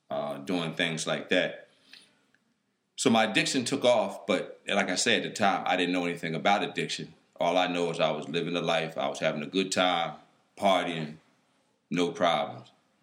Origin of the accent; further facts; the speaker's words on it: Philadelphia, Pennsylvania, United States; So here I was stationed in Virginia, and I'm from Philadelphia.